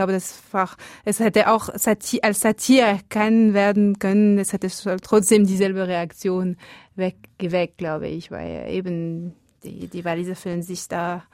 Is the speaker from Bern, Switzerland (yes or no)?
no; Valais, Switzerland; da spreche ich auch als Walliserin. Also ich liebe meinen Kanton